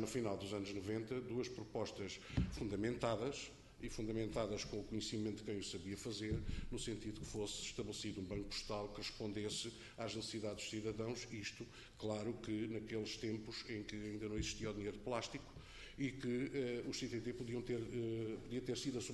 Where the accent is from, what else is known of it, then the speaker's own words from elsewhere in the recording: Elvas, Portalegre, Portugal; eu por acaso sou de Elvas, onde se fechou uma maternidade há uns anos atrás